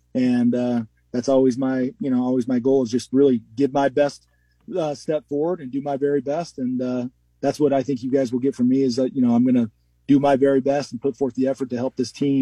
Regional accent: Evanston, Wyoming, United States; So, yeah, born and raised 18 years in Evanston, Wyoming, and my dad was a park and recreation director. My mom was a nurse that worked nights.

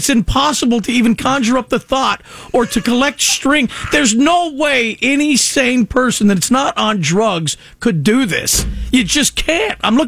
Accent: Modesto, California, United States; growing up in this area my entire life, being born and raised in Modesto and now living here.

